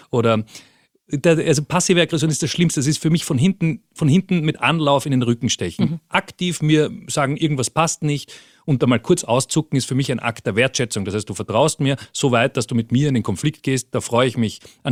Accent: Vienna, Austria; born there; Ich bin in Wien geboren, also ich bin ganz unspektakulär in Wien geboren. Bin 2006 das erste Mal nach Südamerika

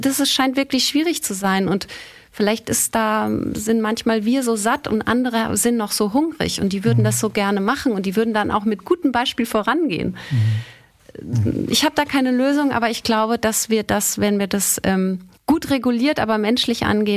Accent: Austria; now in Germany; ich bin Österreicherin. Ich wähle in Österreich, okay. Ich darf in Deutschland gar nicht wählen. Ich möchte aber die deutsche Staatsbürgerschaft jetzt schon langsam, aber sicher mal beantragen.

